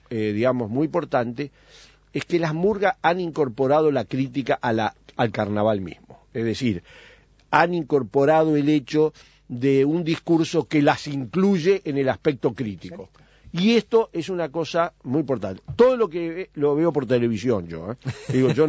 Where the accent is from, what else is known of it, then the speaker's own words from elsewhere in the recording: Sicily, Italy; born there; Spanish is a second language; del lugar escuchemos donde yo nací, en Sicilia, la murga y el carnaval no son